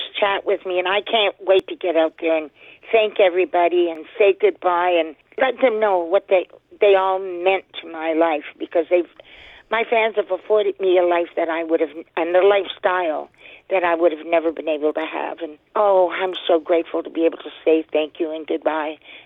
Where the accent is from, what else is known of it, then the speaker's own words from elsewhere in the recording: the Maritimes, Canada; I guess maybe because I'm from the Maritimes, where everybody all gets together.